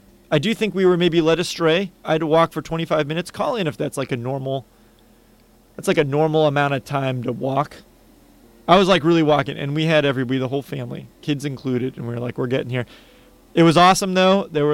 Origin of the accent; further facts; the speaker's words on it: Pittsburgh, Pennsylvania, United States; And we got to go beat Pitt, which is the school of my hometown